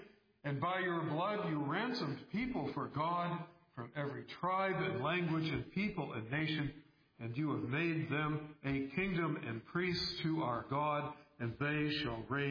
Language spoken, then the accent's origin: English; New York City, New York, United States; born there; As I said, I was born in New York City.